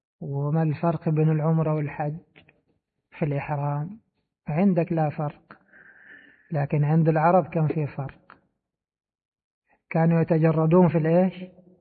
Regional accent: Egypt; وهي مشهورة عندنا في مصر للأزهري، الأزاهرة يلبسونها

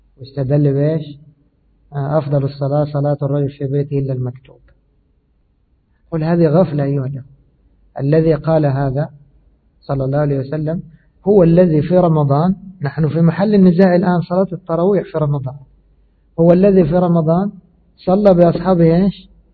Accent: Egypt; أنا كنت أعرف مسجد عندنا في مصر معروف أن هذا مسجد الختمة

